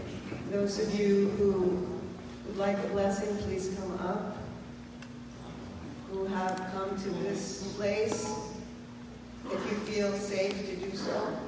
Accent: New Mexico, United States; because I'm from New Mexico, the word migrant always rings a little strange

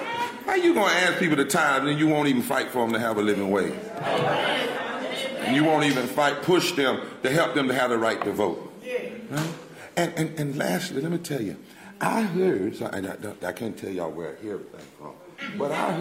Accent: North Carolina, United States; I'm from North Carolina, I got a different draw, you know.

